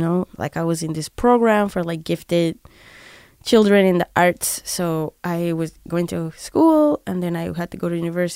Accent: Barranquilla, Atlántico, Colombia; when I was growing up in South America, I used to love like metal

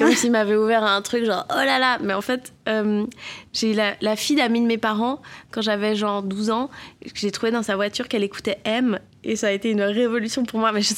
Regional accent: Geneva, Switzerland; Donc moi, j'ai grandi à Genève et il y a une grosse scène alternative.

